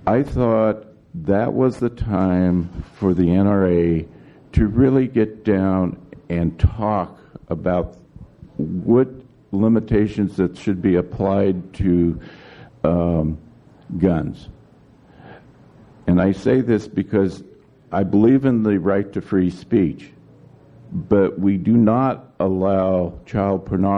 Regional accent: United States; because I enjoy the combat or interaction, because that makes me feel alive. That's why I'm an American.

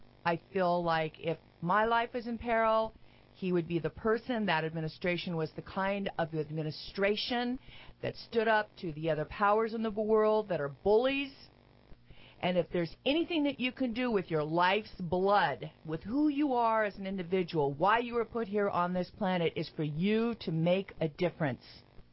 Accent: North Carolina, United States; born there; So I was born in North Carolina, and I've had a great life.

